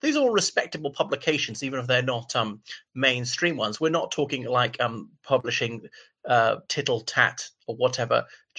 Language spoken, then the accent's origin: English; Ireland; from Ireland.